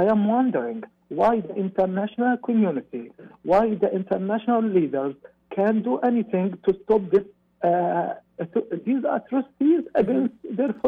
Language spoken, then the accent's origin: English; Gaza Strip, Palestine; English is a second language; Like me, I am from Gaza Strip. I can't travel to the West Bank or to Jerusalem to visit the place where Jesus Christ was born, or to visit Jerusalem.